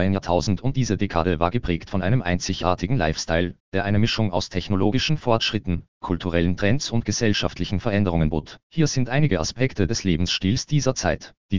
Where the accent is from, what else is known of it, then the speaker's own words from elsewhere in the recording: Lüneburg, Lower Saxony, Germany; also born or lived in Clausthal-Zellerfeld; als ich in meiner Geburtsstadt Clausthal-Zellerfeld in dem Stück Das kleine Teehaus der niedersächsischen Landesbühne auftrat. Während meiner Schulzeit in Lüneburg